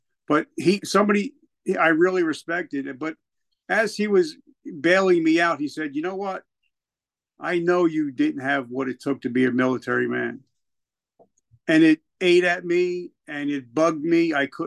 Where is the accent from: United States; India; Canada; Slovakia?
United States; New Jersey; accent: Northern accent; I'm here. I'm from the North. I'm from Jersey. And I joined the South Carolina National Guard. And these are all good old boys. And, you know, I got that Northern accent